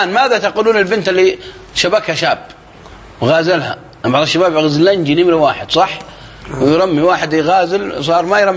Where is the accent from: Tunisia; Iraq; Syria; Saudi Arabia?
Saudi Arabia; Najd; لأن العوام عندنا في نجد يقولون حكمة يقولون الرجال عيبه بجيبه